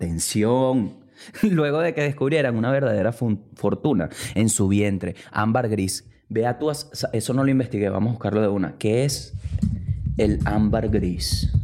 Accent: Venezuela; mi responsabilidad acá como un venezolano que está dándole un mensaje a otro venezolano

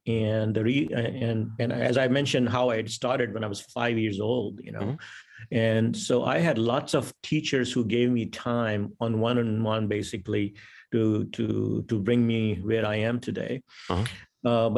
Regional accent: Pakistan; now in Atlanta, United States; I'm based in Atlanta, 60 years old now, but I was born and raised in Pakistan

